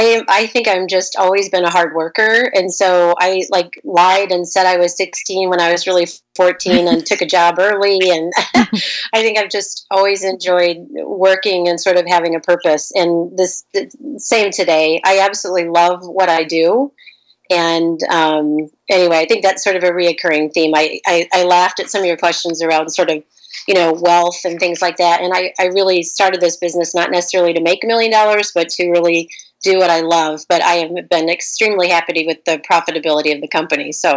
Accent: Bloomington, Illinois, United States; So I grew up in central Illinois, in Bloomington, Illinois. And it's kind of funny. I went to college in Bloomington, Indiana. And so when I moved to Minnesota

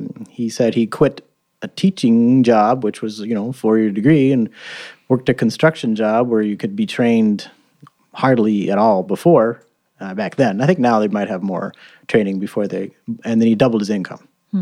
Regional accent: Mankato, Minnesota, United States; now in Minneapolis, United States; And then only moved 100 miles from Mankato up to Minneapolis. And I've been there since. Now I'm 46.

